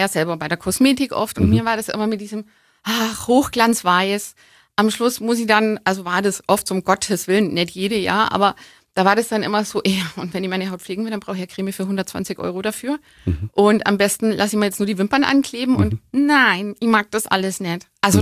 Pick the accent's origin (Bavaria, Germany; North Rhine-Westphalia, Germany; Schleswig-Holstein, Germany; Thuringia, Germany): Bavaria, Germany; Augsburg; ich bin in Augsburg geboren, ich bin schon immer hier